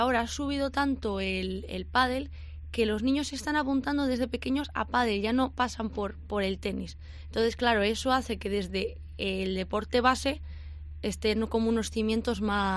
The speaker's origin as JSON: {"language": "Spanish", "town": "Valladolid", "region": "Castile and León", "country": "Spain", "said": "Yo además soy orgullosa de Valladolid, siempre lo digo que soy de Valladolid, me encanta."}